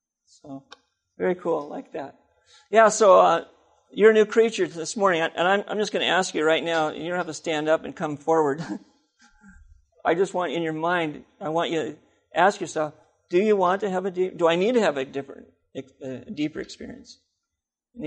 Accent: Seattle, Washington, United States; especially when the Seahawks won the Super Bowl, because I'm from Seattle.

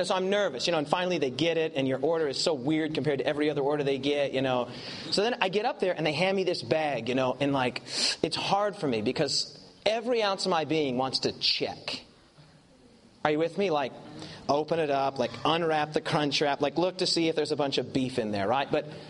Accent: United States; So I was like, no, I'm from the States.

